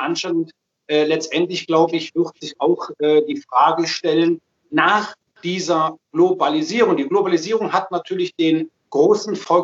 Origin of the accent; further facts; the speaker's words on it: Germany; Wir als Deutsche profitieren natürlich, wenn der Wirtschaftsmotor wieder brummt.